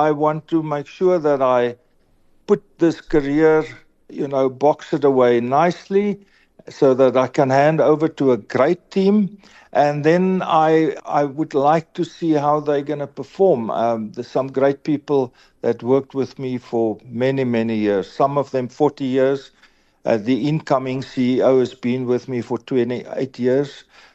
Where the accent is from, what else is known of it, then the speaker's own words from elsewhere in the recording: Oudtshoorn, Western Cape, South Africa; now in George, South Africa; I grew up in the Karoo and Oudtshoorn.